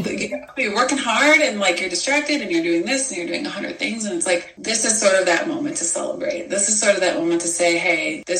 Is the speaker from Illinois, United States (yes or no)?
yes; Chicago, Illinois, United States; now in San Diego, United States; So I'm from Chicago originally, and I'm currently in San Diego.